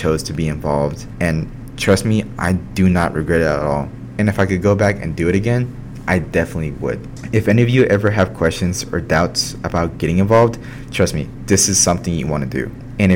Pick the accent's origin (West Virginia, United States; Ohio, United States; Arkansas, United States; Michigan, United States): Arkansas, United States; Warren; My hometown is Warren, Arkansas.